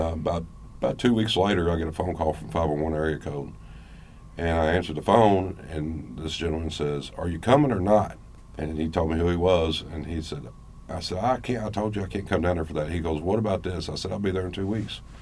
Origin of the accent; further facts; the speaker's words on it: Kentucky, United States; now in Arkansas, United States; Well, originally, don't hold it against me, but I'm from Kentucky.